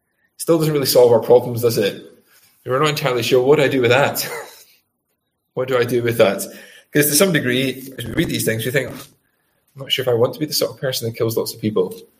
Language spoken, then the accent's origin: English; Scotland, United Kingdom; maybe for me as well as a Scotsman